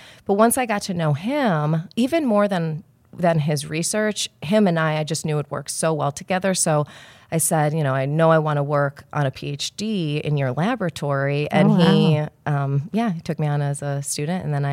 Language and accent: English; Chicago, Illinois, United States; born there; also born or lived in Virginia / Florida / Kansas; So I didn't mention I was born in Chicago. So it was like Chicago, and then end up, you know, undergrad in Virginia, grad school in Florida, and then